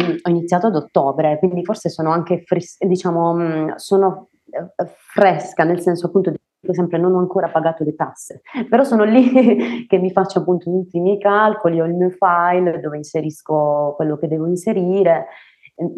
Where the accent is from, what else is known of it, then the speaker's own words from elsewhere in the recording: Apulia, Italy; io vengo comunque dalla Puglia, il paese di Checozzalone